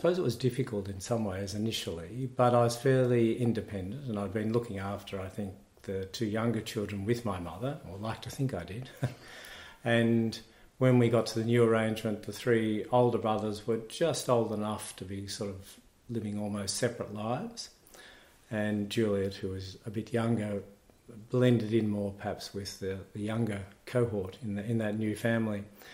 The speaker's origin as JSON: {"language": "English", "town": "Nhill", "region": "Victoria", "country": "Australia", "tie": "born there", "also_born_or_lived": "Wangaratta / Euroa", "said": "I was born in Nil, so that's in the Mallee of Victoria, and that's on the 17th of June 1960, but only spent a couple of years there."}